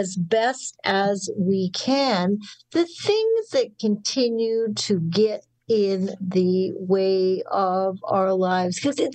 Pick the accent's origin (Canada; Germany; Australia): Canada; Winnipeg, Manitoba; now in New York City, United States; it's an honor for me to be able to have an advice column in my hometown paper